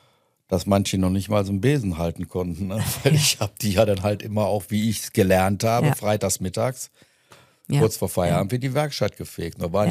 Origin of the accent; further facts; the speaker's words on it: Düsseldorf, North Rhine-Westphalia, Germany; Und ich bin ein Düsseldorfer Jung, ja gut.